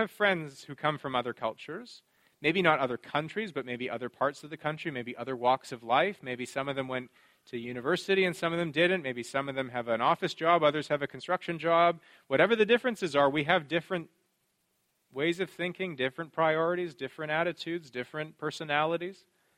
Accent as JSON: {"language": "English", "country": "Canada", "said": "I, you know, of course, am living in another culture. And one of the funny temptations that I have as a Canadian here is, well, in Canada, we do everything quite a bit better than you do it here, really."}